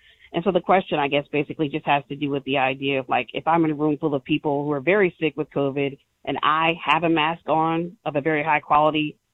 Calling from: Wichita, Kansas, United States; I'm calling from Wichita, Kansas.

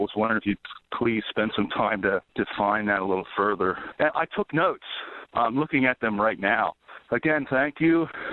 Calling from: Pennsylvania, United States; I am from Pennsylvania.

